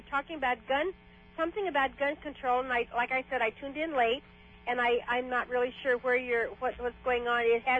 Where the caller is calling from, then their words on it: California, United States; I'm calling from San Diego County.